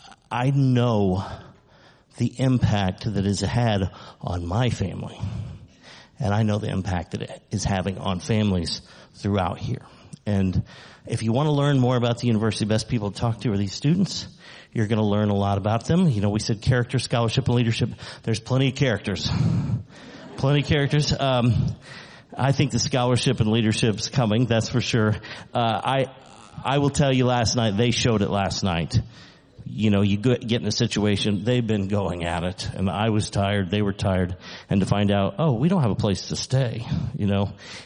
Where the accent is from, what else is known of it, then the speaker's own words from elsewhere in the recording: Missouri, United States; And I'm from Missouri